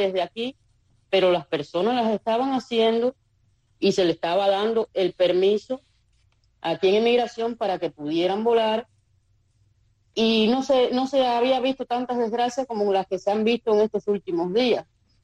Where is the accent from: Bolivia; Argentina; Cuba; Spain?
Cuba; now in Mexico; si salimos de Cuba por salvarla a ella, no queremos arriesgarla a que ocurra una fatalidad aquí.